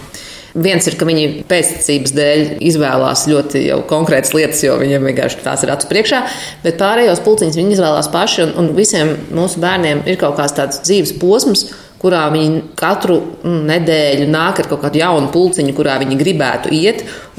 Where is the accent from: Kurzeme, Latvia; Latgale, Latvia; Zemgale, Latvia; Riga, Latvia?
Zemgale, Latvia; Ozolnieki; now in Jelgava, Latvia; Es esmu pārliecināta jelgavniece, bet es neesmu tik sen jelgavniece kā Jānis. Es līdz pilngadībai dzīvoju Ozolniekos, ka mani vecāki ir no dažādām Latvijas pusēm